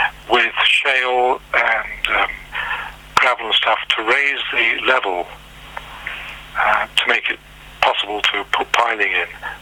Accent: Scotland, United Kingdom; And in those days, being very Scottish in the family, from a young age I used to wear the kilt every Sunday. That was my Sunday best. And once we came to Newport, I thought I'd look out for a Presbyterian church.

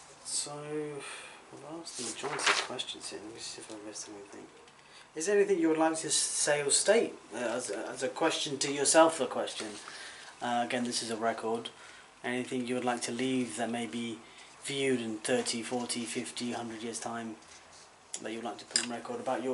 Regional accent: England, United Kingdom; born there; now in Cardiff, United Kingdom; So I live in Maindy, but I wasn't born here. I was born in South England.

